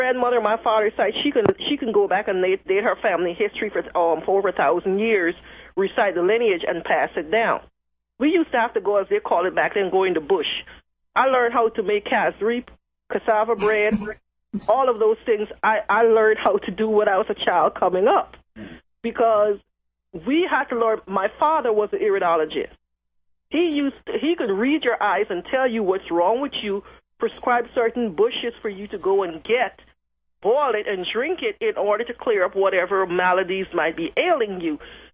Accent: United States

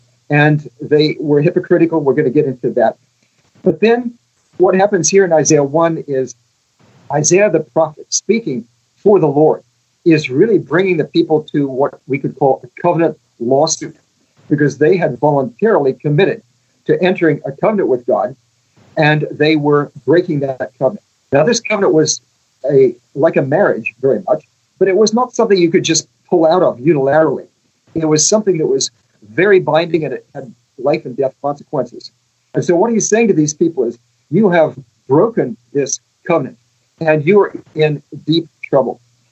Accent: Australia; And excuse me, I'm from Australia, so I'm blunt.

